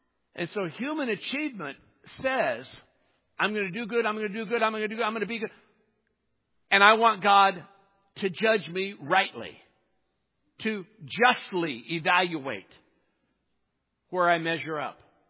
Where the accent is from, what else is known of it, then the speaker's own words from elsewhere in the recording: United States; Well, I'm an American. I go to a church. Ergo, I'm a Christian.